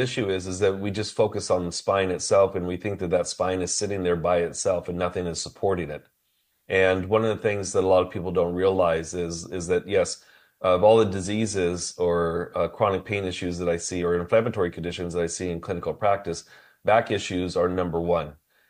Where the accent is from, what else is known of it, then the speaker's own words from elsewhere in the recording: California, United States; I was from the San Francisco Bay Area.